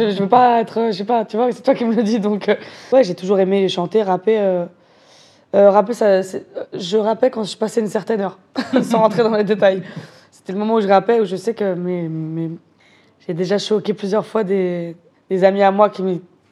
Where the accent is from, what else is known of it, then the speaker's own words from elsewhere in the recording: Vitry-sur-Seine, Île-de-France, France; moi, je viens de Vitry-sur-Seine. Donc, la culture du rap, elle est très ancrée en moi. J'ai grandi avec des rappeurs.